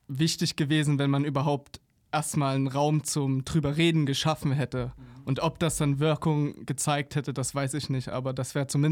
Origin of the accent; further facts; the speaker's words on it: Werdau, Saxony, Germany; born there; Naja, wir sind in dieser sächsischen Kleinstadt geboren